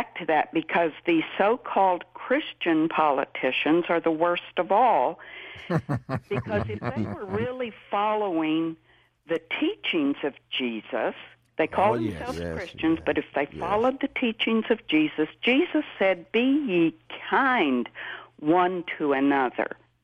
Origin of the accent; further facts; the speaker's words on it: Appalachia, United States; I grew up dirt poor in the Appalachian Mountains.